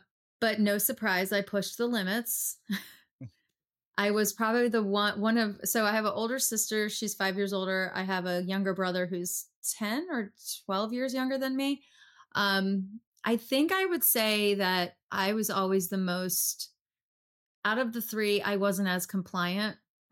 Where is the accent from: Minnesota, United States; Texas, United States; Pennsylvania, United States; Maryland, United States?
Pennsylvania, United States; I love Pennsylvania. Ian and I are, you know, both born and raised in Bucks County.